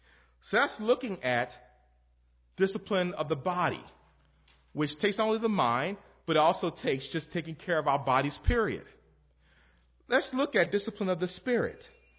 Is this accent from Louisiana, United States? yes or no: yes; New Orleans, Louisiana, United States; moved away as an adult; I grew up in New Orleans. Gumbo, red beans and rice, you know, etouffee, all that stuff.